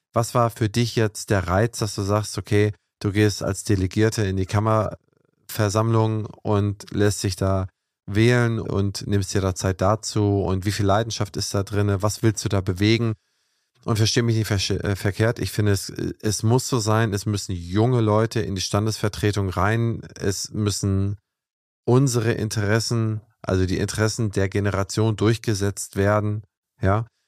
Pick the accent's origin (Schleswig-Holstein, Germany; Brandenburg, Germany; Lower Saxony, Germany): Schleswig-Holstein, Germany; der gar nicht in Sachsen ist und gar kein Sachseninteresse, also ne, kein spezielles Sachseninteresse hat, sondern nur ein generelles als Holsteiner.